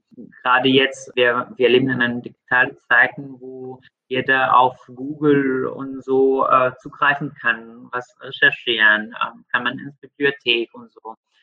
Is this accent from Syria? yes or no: yes; Syria; Also ich bin in Syrien aufgewachsen und ich habe ein großes Teil meines Lebens dort gebracht.